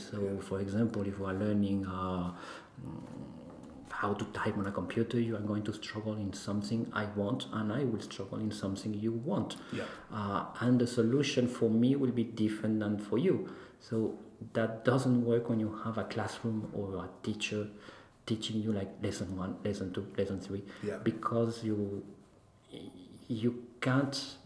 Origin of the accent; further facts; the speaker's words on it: Colombia; moved away as an adult; also born or lived in Paris; now in London, United Kingdom; I'm from Colombia, so I started there. Then I moved to Paris, and I was living there for 18 years.